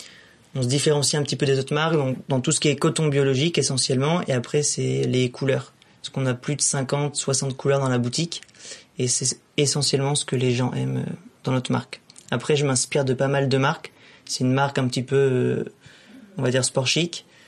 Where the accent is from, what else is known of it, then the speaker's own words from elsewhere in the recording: Île de Ré, Nouvelle-Aquitaine, France; j'ai 21 ans et je suis originaire de l'île de Ré, où j'y habite depuis tout petit.